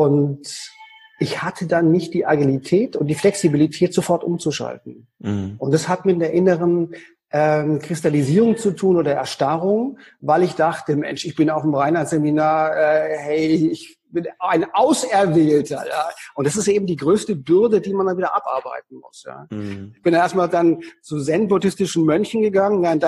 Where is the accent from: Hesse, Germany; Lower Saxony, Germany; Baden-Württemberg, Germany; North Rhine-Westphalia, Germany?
Baden-Württemberg, Germany; Konstanz; also born or lived in Paris; Ich komme ursprünglich aus Konstanz am Bodensee und habe dann in Paris kurz studiert.